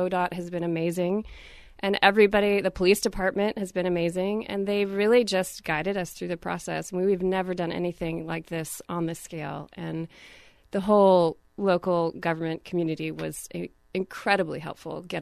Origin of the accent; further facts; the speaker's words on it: San Francisco, California, United States; now in Ashland, United States; I'm from San Francisco. That's where I spent most of the time.